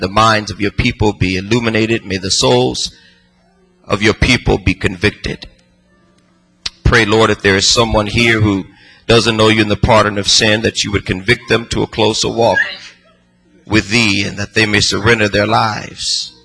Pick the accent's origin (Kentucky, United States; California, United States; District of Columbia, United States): California, United States; Los Angeles; When I was growing up in Los Angeles, there was a teacher's aide at my elementary school, Anatole Elementary School.